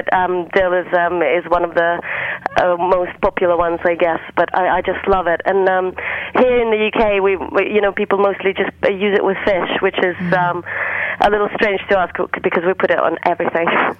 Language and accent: English; Kakhovka, Kherson Oblast, Ukraine; I grew up in the south, so it's called the Kherson region. It's a really small town called Kakhovka. It's literally by the Crimean border in the south of Ukraine.